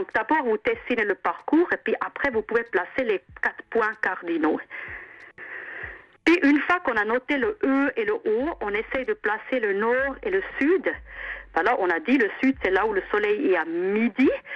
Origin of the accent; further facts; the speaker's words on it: German-speaking Switzerland, Switzerland; now in France; Je suis suisse-allemande, ouais. Mais vu que j'habite en France